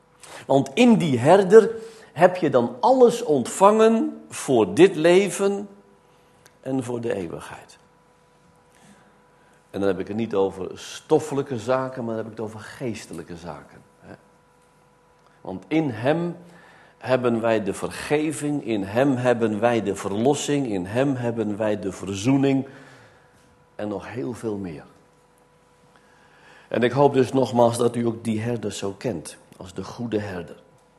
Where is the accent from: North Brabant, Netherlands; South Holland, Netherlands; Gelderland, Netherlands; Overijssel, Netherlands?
Gelderland, Netherlands; Vierhouten; U weet misschien dat ik uit Vierhouten kom. Een prachtige bosrijke omgeving en heel veel heidevelden.